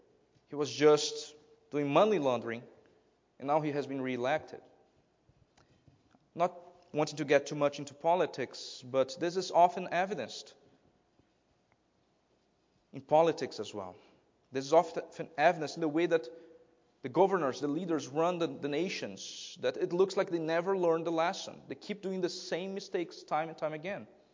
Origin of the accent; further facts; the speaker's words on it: Brazil; Just in Brazil, I am from Brazil, let me give you a brief example.